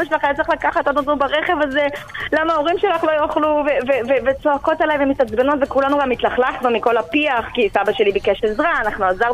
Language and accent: Hebrew; Russia; now in Israel; עוד אנחנו עלינו מרוסיה, אז שם כולם היו ככה מכונאים, מכונאי רכב